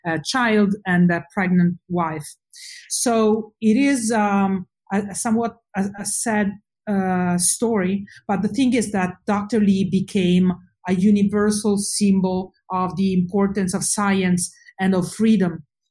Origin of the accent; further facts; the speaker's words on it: Italy; English is a second language; I'm Italian, as you probably guessed from my accent. Even though in my own head I sound very American, but I have no experience that it's not the case. But I've seen this in my home country, Italy